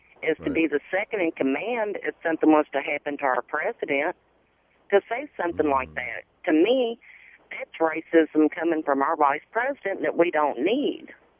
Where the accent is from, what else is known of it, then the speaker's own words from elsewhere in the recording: Louisville, Kentucky, United States; I'm from Louisville, Kentucky. And we have overcome so many obstacles when it has come to racism in this state.